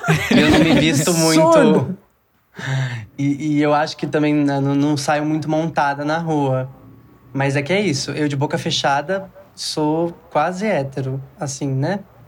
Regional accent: São Paulo, Brazil; also born or lived in Ceará; Eu sou um homem gay que nasceu no interior do Ceará. Eu acabei crescendo aqui em São Paulo, porque a vida me trouxe pra cá, mas eu cresci nesse ambiente de uma família cearense

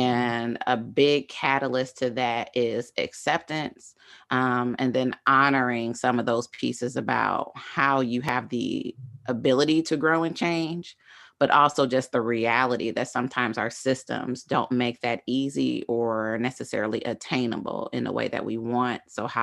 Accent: Cleveland, Ohio, United States; also born or lived in Riverdale, Georgia; I am from Cleveland, Ohio. I was also raised in Riverdale, Georgia, like 15 minutes outside of Atlanta for anybody familiar with the area, but then back to Cleveland for eighth grade through high school

